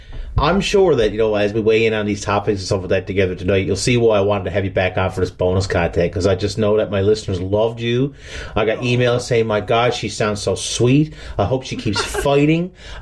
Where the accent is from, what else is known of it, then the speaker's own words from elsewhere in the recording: Newfoundland and Labrador, Canada; I'm from Newfoundland.